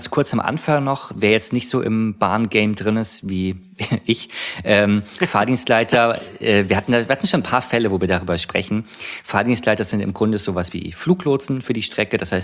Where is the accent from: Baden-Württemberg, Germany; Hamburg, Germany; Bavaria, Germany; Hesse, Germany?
Bavaria, Germany; Munich; born there; Ich komme gebürtig aus München. Insofern kenne ich die Gegend da ganz gut.